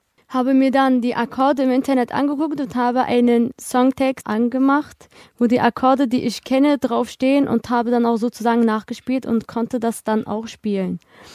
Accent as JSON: {"language": "German", "region": "Berlin", "country": "Germany", "tie": "born there", "said": "bin 17 Jahre alt. Ich bin in Berlin geboren"}